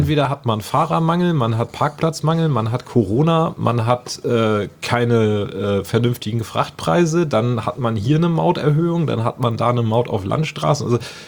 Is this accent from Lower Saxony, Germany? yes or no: no; Lübeck, Schleswig-Holstein, Germany; habe dann meine Ausbildung in meiner Heimatstadt Lübeck gemacht